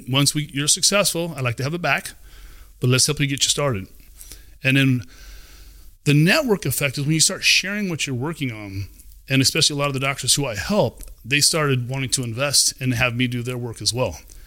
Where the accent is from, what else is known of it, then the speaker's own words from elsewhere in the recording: Wilton, California, United States; So I grew up in Wilton, went to Elk Grove High School, played baseball and football